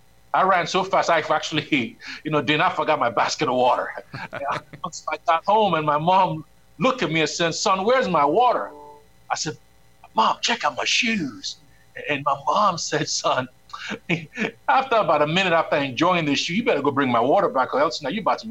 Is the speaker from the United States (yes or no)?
no; Nigeria; I was born into a first-generation Christian family. Growing up in Nigeria, my reality was somewhat unique. I was the first son in my family.